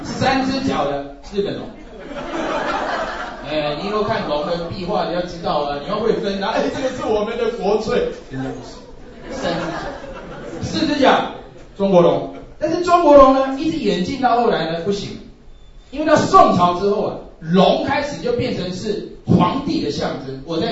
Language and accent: Chinese; Taiwan; 我是台湾来的，因为台胞气不过了